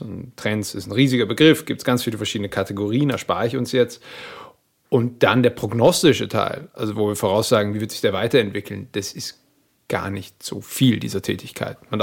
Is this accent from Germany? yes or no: yes; Hamburg, Germany; born there; Ich bin in Hamburg geboren.